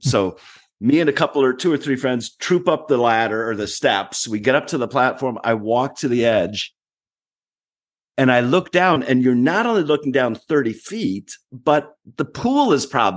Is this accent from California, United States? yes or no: no; Detroit, Michigan, United States; I grew up in Detroit. I grew up in a big transition time. There was a lot of violence.